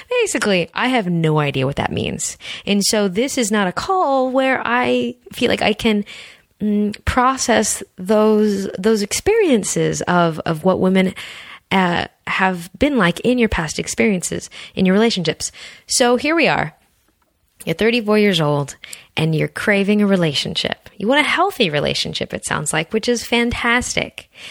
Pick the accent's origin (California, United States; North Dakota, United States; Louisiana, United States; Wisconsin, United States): California, United States; I grew up in Southern California. Dude, it's part of my repertoire of how I reference people.